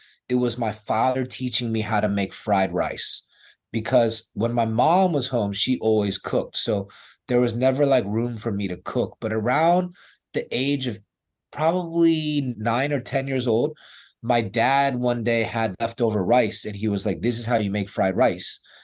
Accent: United States; born there; I was born in America, but my mom had only been in the country 3 to 4 years when I was born.

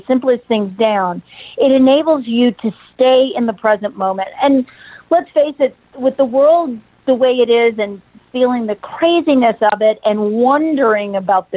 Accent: Idaho, United States; But but I've always felt, even when I was little, you know, growing up in Idaho, and I go out to there's a memorial out in a beautiful spot on the river.

